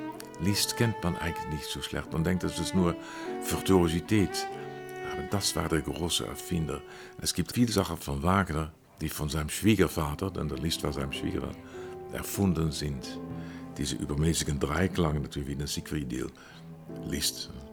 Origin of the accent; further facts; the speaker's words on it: Amsterdam, North Holland, Netherlands; first language Dutch; German is a second language; Bei uns in Amsterdam im Concertgebouw